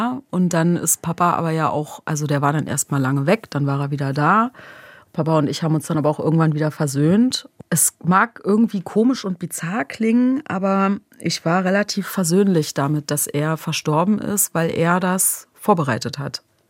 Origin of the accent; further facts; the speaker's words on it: Berlin, Germany; Ich bin einfach in Berlin geboren, da zur Krippe gegangen, Kita, ne, dann irgendwann aufs Gymnasium.